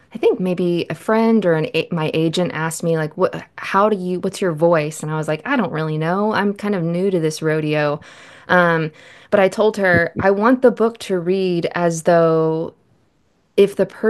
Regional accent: the South, United States; I grew up in the American South where that's kind of like in the water.

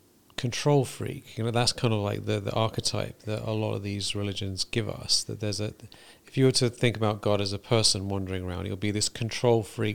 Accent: England, United Kingdom; moved away; I was thinking about this, like in England, I grew up in England, and America

